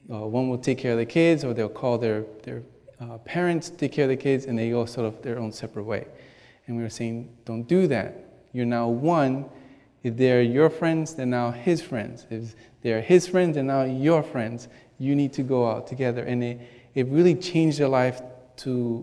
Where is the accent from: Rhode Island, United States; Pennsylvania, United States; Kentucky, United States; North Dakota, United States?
Rhode Island, United States; I grew up north in Rhode Island, and it's one of most the atheistic places in the country.